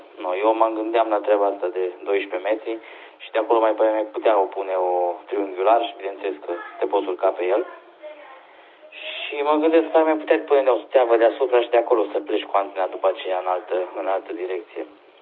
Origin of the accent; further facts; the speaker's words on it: Sibiu, Sibiu County, Romania; Noi venim din Sibiu, am stat și la bloc, într-adevăr